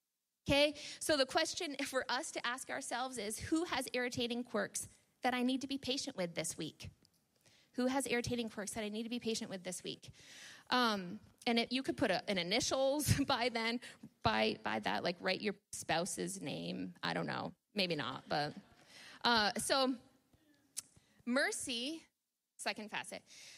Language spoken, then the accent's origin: English; United States; I go over the border a lot because I'm American, all my family's over there